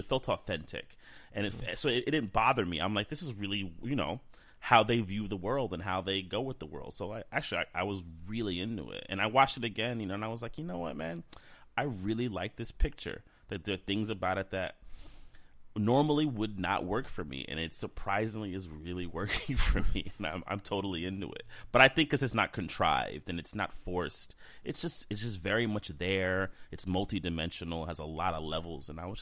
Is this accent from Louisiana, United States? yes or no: no; New York, United States; I mean, I'm from New York. And my parents are kind of from that area.